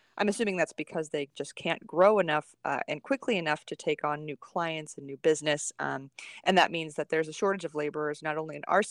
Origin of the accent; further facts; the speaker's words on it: Cincinnati, Ohio, United States; I actually remember Trump coming to my hometown of Cincinnati